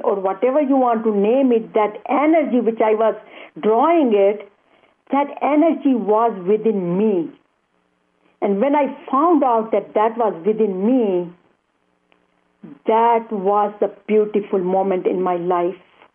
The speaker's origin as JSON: {"language": "English", "country": "India", "said": "Actually, I am from India, and my bringing up was in a Hindu family"}